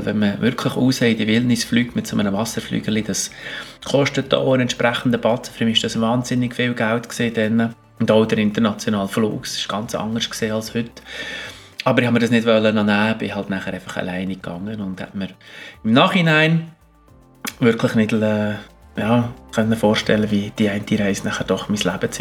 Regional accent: Bern, Switzerland; Obwohl ich zwar in Bern lang daheim war, und als Berner, ja.

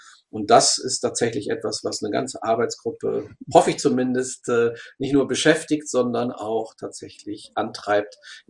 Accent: Bielefeld, North Rhine-Westphalia, Germany; also born or lived in Cambridge, United Kingdom; ich bin ja auch aus der Gegend, also ich bin ja in Ostwestfalen, also bei Bielefeld auch aufgewachsen. Das heißt, nach vielen Jahren im Ausland, in Cambridge, in Großbritannien, bin ich dann vor 15 Jahren nach Hause gekommen

